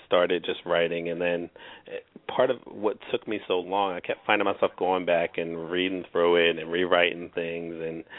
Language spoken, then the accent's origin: English; Camden, New Jersey, United States; now in Williamstown, United States; I'm originally from Camden, New Jersey. I currently live in Williamstown. I've been out here for about 4 years.